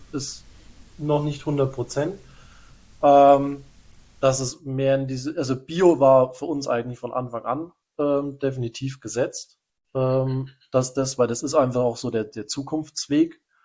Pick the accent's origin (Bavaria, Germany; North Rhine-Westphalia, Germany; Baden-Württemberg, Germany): Bavaria, Germany; Schwabach; wir kommen aus Nürnberg-Schwabach, ja, Mittelfranken, mehr Bierregion, Spalder Hopfen direkt um die Ecke